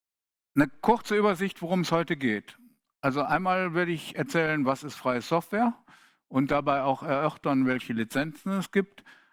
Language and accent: German; Düsseldorf, North Rhine-Westphalia, Germany; born there; Wohnen tue ich übrigens in Düsseldorf, wo ich auch geboren bin, gar nicht mal so weit von meinem Geburtsort weg